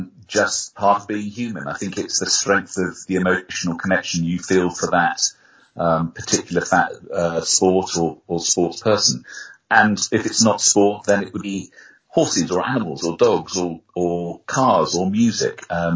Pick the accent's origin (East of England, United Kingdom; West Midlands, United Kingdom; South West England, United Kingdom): South West England, United Kingdom; Swindon; my reason for not liking football is because I came from Swindon, with a team that never was very successful.